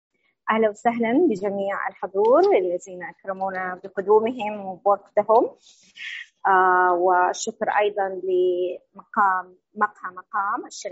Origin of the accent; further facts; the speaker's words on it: Mecca, Makkah Province, Saudi Arabia; ومن جملة ما أكرمني الله به أني أنا من مكة المكرمة